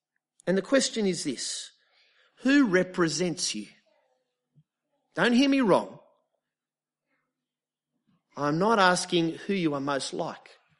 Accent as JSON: {"language": "English", "country": "Australia", "said": "He's Australian, I'm Australian"}